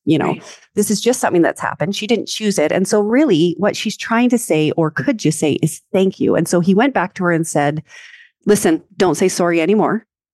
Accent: Canada; accent: Canadian; now in Montana, United States; I currently live in Montana and I've lived in America now for probably 16 years, but I was born and raised in Canada. And so you will hear my sorry and other portions of that accent come through. I kind of call myself a Camerican because, you know, the Canadian American.

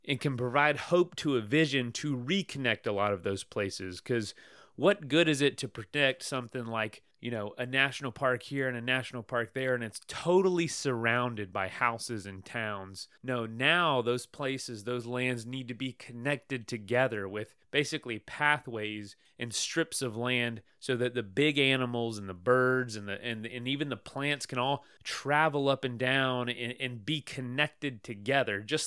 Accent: Florida, United States; I'm from Florida. A lot of y'all know

